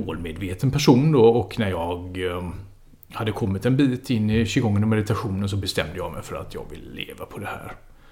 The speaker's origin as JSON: {"language": "Swedish", "town": "Gothenburg", "region": "Västra Götaland County", "country": "Sweden", "said": "Jag är 45 år, från Göteborg från början, boende i Skåne."}